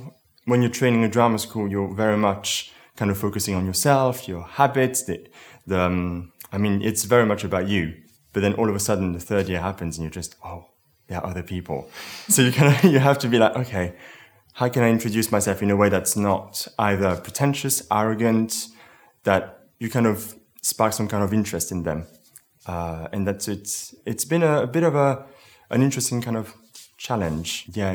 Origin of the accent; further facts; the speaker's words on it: Belgium; I'm from Belgium originally. My mother is Greek and my father's Moroccan. So I'm Belgian, Greek and Moroccan.